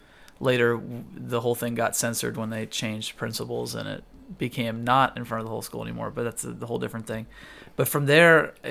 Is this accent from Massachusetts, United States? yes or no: no; Houston, Texas, United States; also born or lived in California; I'm from Houston. Originally.